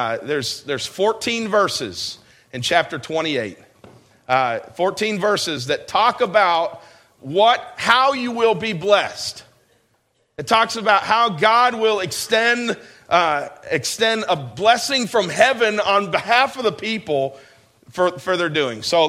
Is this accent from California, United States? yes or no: no; New York, United States; this is where I grew up in New York.